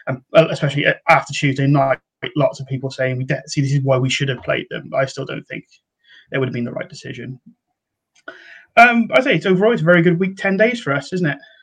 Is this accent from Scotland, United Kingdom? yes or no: no; Wales, United Kingdom; But for myself, being Welsh, it's been quite a busy weekend with internationals.